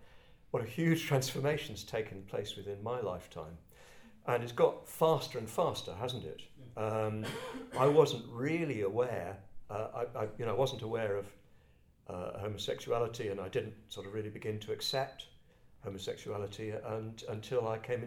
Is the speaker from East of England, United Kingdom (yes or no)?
no; London, United Kingdom; accent: Cockney; Very bad Cockney accent I used to have